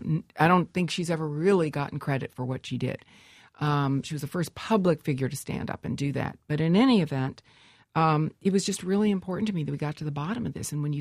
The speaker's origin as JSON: {"language": "English", "town": "Peoria", "region": "Illinois", "country": "United States", "said": "You know, I'm from Peoria, and my father was a great small businessman"}